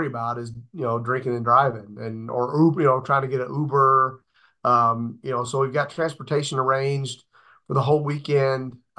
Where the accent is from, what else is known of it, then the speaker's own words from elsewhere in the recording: Lexington, Kentucky, United States; I was born in Lexington. I'm from Kentucky.